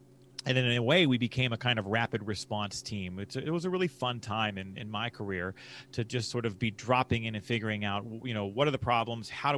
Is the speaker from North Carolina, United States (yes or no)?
no; Pittsburgh, Pennsylvania, United States; eventually became the head of health education and promotion at the University of Pittsburgh, in my hometown of Pittsburgh